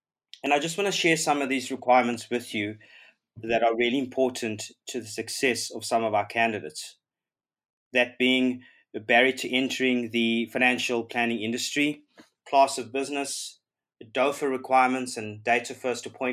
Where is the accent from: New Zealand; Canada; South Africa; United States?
South Africa; Durban, KwaZulu-Natal; I grew up on the East Coast in Durban.